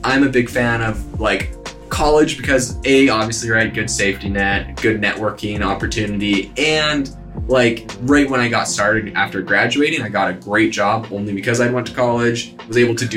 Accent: Canada; now in Arizona, United States; I'm originally from Canada.

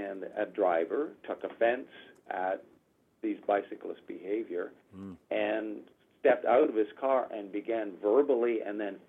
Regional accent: Canada; born there; The decision of why I was born in Canada

